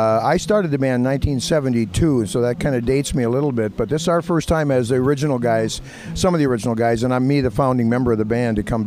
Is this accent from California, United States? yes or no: no; Minnesota, United States; Well, we're all from the Twin City area and a few guys in Wisconsin.